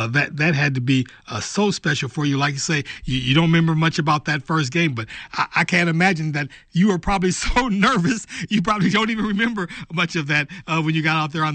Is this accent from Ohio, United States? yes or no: no; Flint, Michigan, United States; I always thought we had a lot of special things growing up in Flint, and you know, that didn't happen for everybody